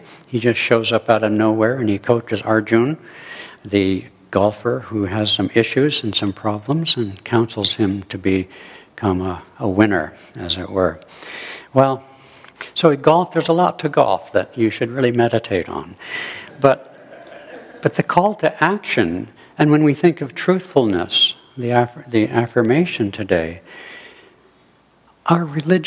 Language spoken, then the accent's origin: English; Pacific Grove, California, United States; also born or lived in Monterey; was born and raised in Monterey and Pacific Grove, golf capital of the world.